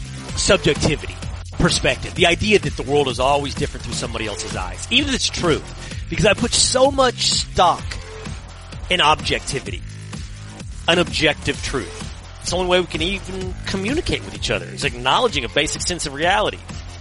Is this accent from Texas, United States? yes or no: yes; Texas, United States; When I was 18 years old, I was a swimmer growing up in Texas